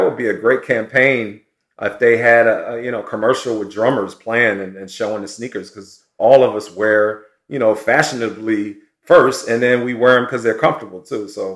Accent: Philadelphia, Pennsylvania, United States; we grew up in Philly. All of us grew up playing in Philly together.

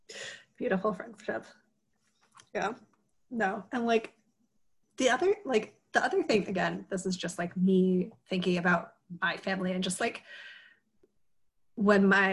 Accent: New York, United States; I'm from New York, my family's part Jewish.

